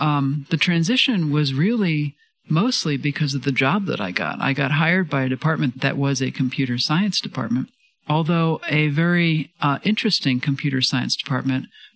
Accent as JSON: {"language": "English", "town": "New York City", "region": "New York", "country": "United States", "tie": "born there", "said": "I was born in New York City to a father who was a mathematician and an athlete"}